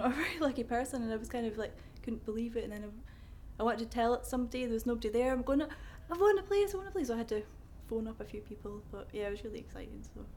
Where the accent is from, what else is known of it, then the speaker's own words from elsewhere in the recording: Edinburgh, Scotland, United Kingdom; I'm 24, and I'm from Edinburgh, and up in Bonnie, Scotland.